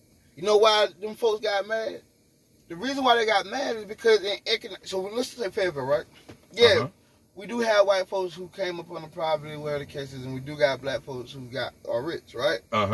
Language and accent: English; North Carolina, United States; Because we're from North Carolina